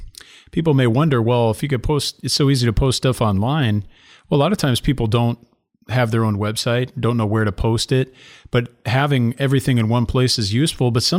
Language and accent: English; Illinois, United States; I grew up in the Presbyterian Church USA in Illinois, as far as the denomination goes, I grew up in a very conservative local church.